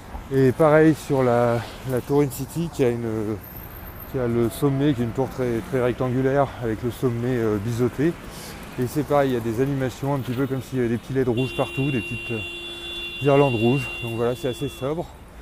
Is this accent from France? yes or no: yes; Lyon, Auvergne-Rhône-Alpes, France; streetcast en mode balade parce que je suis lyonnais